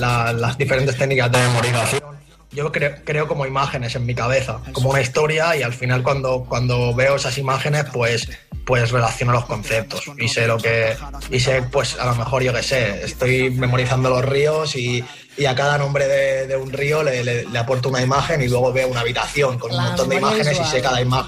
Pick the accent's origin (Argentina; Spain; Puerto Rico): Spain; Parets del Vallès, Catalonia; Yo soy de Pares del Vallès